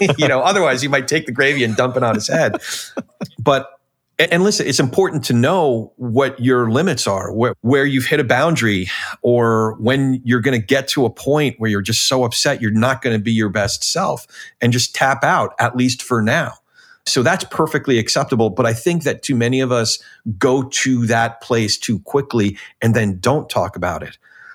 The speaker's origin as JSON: {"language": "English", "region": "New Jersey", "country": "United States", "said": "I'm a kid from Jersey, so sometimes the sharp elbows come out."}